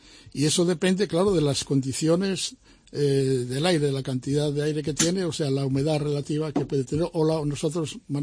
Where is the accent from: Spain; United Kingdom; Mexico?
Spain; Vigo, Galicia; now in Seville, Spain; yo llevo 51 años aquí en Sevilla y ya me considero también sevillano, soy de Vigo, soy gallego, estupendo, y para mí es un orgullo mantener todavía el acento, pero yo la verdad llevo 51 años aquí